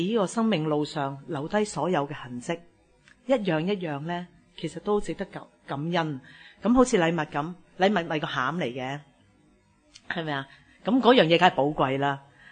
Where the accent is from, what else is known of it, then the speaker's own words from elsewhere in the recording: Chaozhou, Guangdong, China; 就同我都系潮州人咁样。咁我都讲，就系佢唯一一个识听我讲潮州话嘅啫。咁嗰阵时未信主前咧，就我养母啦。咁我每日同佢讲电话都系讲潮州话嘅。